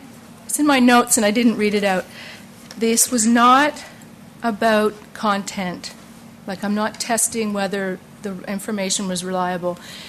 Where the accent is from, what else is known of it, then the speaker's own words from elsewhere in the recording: Canada; I'm from University of Pittsburgh, but I'm a Canadian